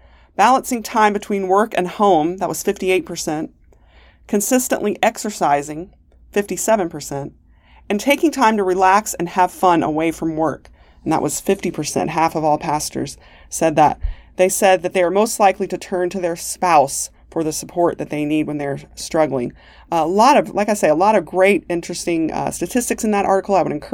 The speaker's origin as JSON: {"language": "English", "town": "Mobile", "region": "Alabama", "country": "United States", "tie": "born or raised there", "said": "my hometown of Mobile, Alabama."}